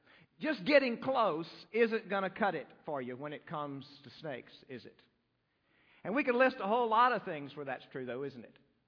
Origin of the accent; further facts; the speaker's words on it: Texas, United States; I grew up in West Texas, right? What do we have in West Texas? Well, we have oil and we have snakes. And that's about it.